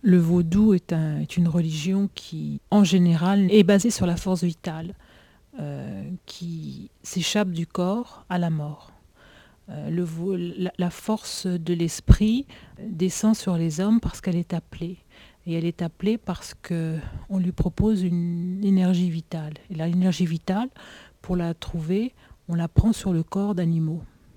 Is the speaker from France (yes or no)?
no; Togo; Je suis togolaise, juriste